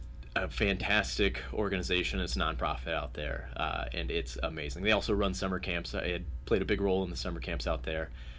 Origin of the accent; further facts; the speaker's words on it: Mount Gilead, Ohio, United States; So I grew up in Mount Gilead.